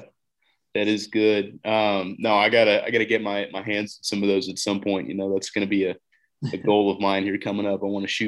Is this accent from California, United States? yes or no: yes; California, United States; I discussed that I'm from California, right?